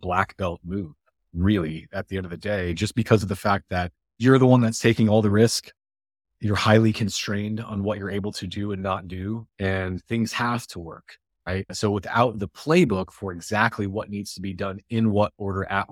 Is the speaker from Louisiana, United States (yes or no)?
no; Iowa, United States; I grew up in Iowa. It's very farmer factory, very blue collar.